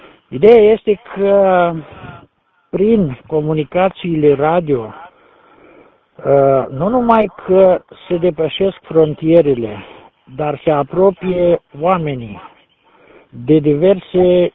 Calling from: Piatra Neamț, Neamț County, Romania

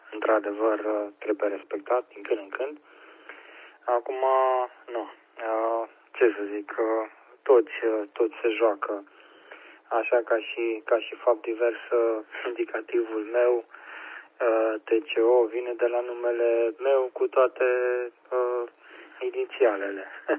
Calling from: Bucharest, Romania; QTH București.

